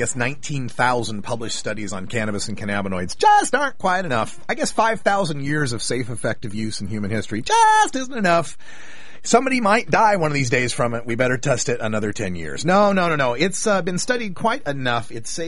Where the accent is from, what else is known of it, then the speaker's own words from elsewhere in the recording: Idaho, United States; rural states like where I come from Idaho